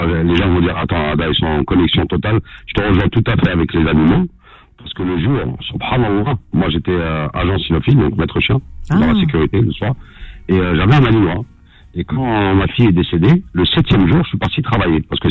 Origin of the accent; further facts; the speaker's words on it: Pantin, Île-de-France, France; born there; Je suis né en France, je suis dans une région parisienne, je suis né à Pantin.